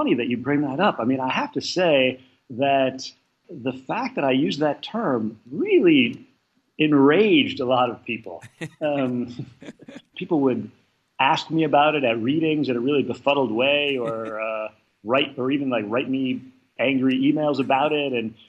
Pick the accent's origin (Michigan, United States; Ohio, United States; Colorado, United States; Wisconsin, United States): Wisconsin, United States; I grew up in Wisconsin, and as you say, I went to Harvard